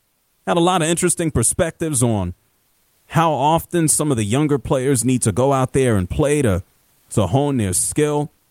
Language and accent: English; New York, United States; Man, I'm from New York. I saw the end of Phil Sims' career, your dad's career, when I was a kid.